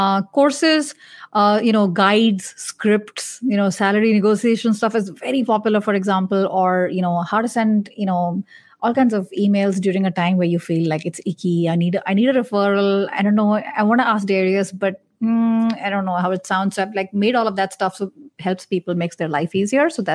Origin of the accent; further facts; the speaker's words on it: India; That's normal. I'm Indian. I look like them. I sound like them. At the same time, I have a huge subscriber base in the US. That makes no sense. I've never lived there. I don't sound North American.